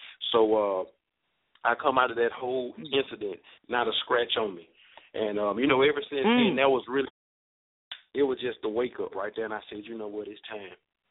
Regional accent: Birmingham, Alabama, United States; to those that may not know me. I am from Birmingham, Alabama.

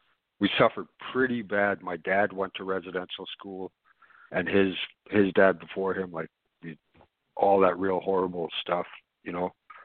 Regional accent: Tache, British Columbia, Canada; from the Edmonton Body. I'm a Gadite from Tatche, B.C. It's a village up there near Fort St. James.

